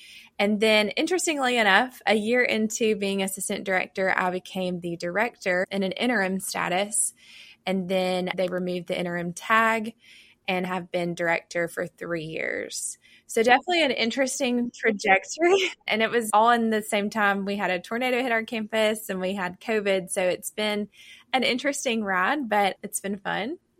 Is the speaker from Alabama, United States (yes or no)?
yes; Alabama, United States; I am originally from Alabama. I'm not too far away from Jacksonville State University. We're located in Northeast Alabama.